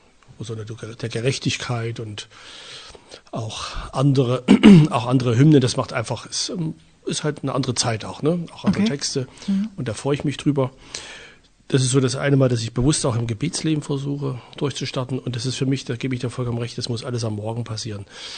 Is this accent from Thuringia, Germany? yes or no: yes; Thuringia, Germany; Ich bin hier in der Nähe von Erfurt groß geworden und bin in diesem Jahr seit doch schon 20 Jahren Priester und Pfarrer und arbeite hier in Erfurt in der St. Laurentius-Pfarrei.